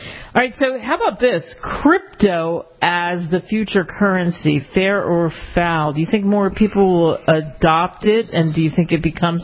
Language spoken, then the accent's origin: English; Pennsylvania, United States; I grew up outside of Philadelphia, yes.